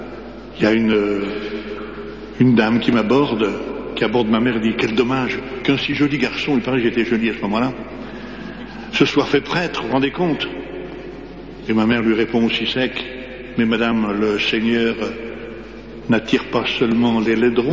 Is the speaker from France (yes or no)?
yes; Annecy, Auvergne-Rhône-Alpes, France; je rentre dans ma Savoie natale, je suis d'Annecy. le plus beau pays du monde, le plus beau lac de France.